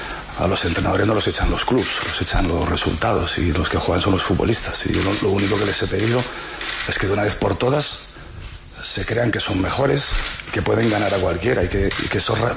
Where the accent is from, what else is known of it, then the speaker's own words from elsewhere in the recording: Spain; now in Tenerife, Spain; Yo no voy a decir que soy un canario más, porque yo sería género idiota, porque soy un peninsular, un godo, en ese sentido.